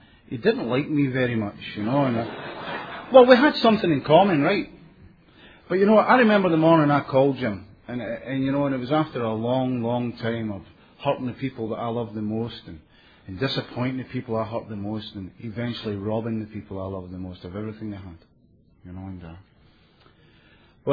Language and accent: English; Glasgow, Scotland, United Kingdom; now in Canada; I came from Glasgow, Scotland originally